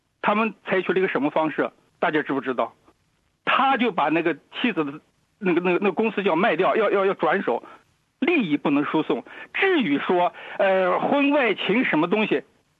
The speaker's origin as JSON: {"language": "Chinese", "country": "China", "lives_now": "Australia"}